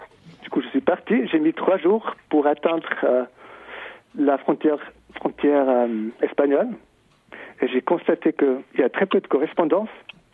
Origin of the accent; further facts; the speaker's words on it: Switzerland; Pour moi, en tant que Suisse en tout cas